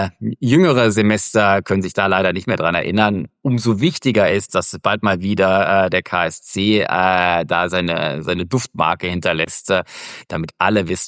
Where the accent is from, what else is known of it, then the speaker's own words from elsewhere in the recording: Karlsruhe, Baden-Württemberg, Germany; ich komme aus so einer Ecke, ich komme ja aus Karlsruhe, das ist direkt am Elsass dran